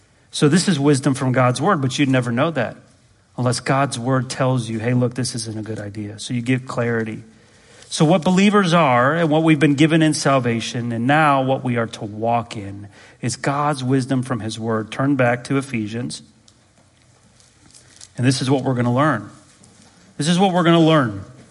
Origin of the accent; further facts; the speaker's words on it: Chicago, Illinois, United States; born there; Those were my years. I was born in 85 in Chicago.